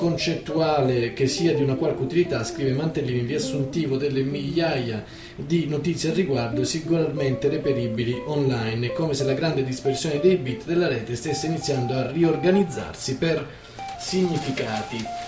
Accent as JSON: {"language": "Italian", "region": "Sicily", "country": "Italy", "first_language": "Sicilian", "second_language": "Italian", "said": "Invece quando sento e leggo il siciliano lo conosco, che era la mia prima lingua e che è la lingua della mia famiglia."}